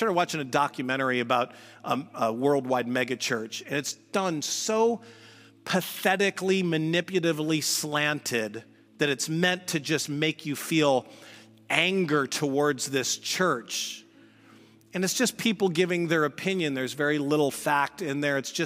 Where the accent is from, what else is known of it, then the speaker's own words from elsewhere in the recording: Missouri, United States; I grew up in Missouri, and that is like tornado central.